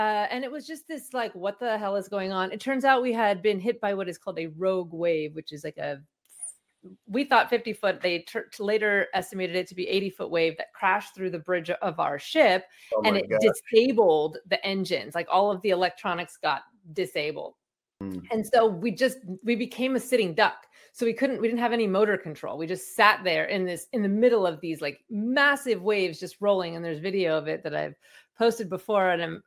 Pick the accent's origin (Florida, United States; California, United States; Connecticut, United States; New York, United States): California, United States; so I grew up in the Bay Area and I was grew up around really smart people